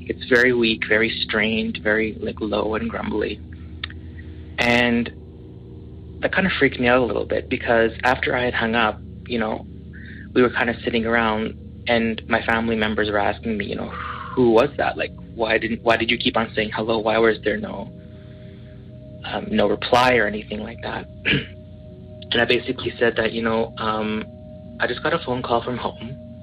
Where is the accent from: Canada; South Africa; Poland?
Canada; Edmonton, Alberta; I'm actually from Edmonton, Alberta, Canada.